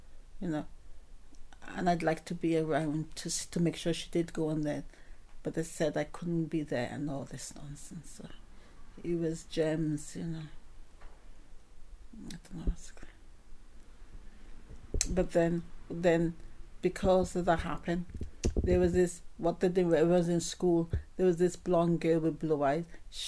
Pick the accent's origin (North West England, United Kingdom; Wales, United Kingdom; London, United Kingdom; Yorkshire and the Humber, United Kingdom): Wales, United Kingdom; accent: Welsh; She said to me, how do they accept you here? You know, St. Kitts with your accent as a Welsh and a speaking person.